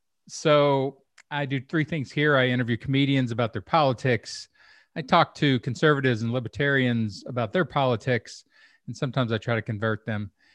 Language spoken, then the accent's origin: English; United States; I'm American rhetorician, retired professor, also was late night comedy writer in Hollywood